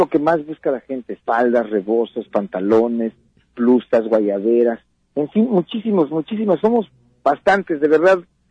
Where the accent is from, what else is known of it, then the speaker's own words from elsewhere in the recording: Oaxaca, Mexico; De Oaxaca somos como, de Oaxaca y los más estados como 45.